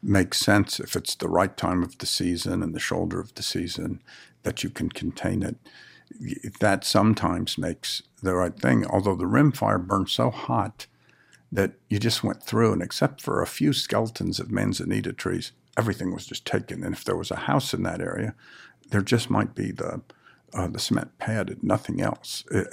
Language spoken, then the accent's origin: English; Vallejo, California, United States; And the thing is that I grew up in Vallejo